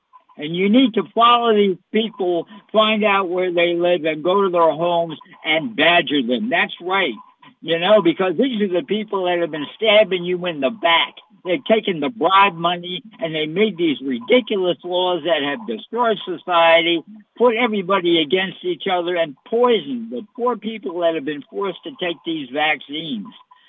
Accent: United States; I'm an American.

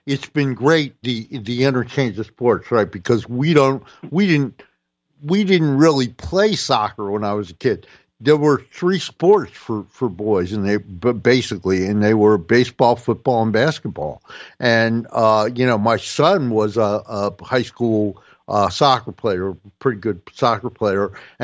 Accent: Maryland, United States; But yeah, I grew up around Washington, and in Montgomery County, we just didn't, you know, soccer was that strange sport that they had in gym sometimes, but we really didn't play.

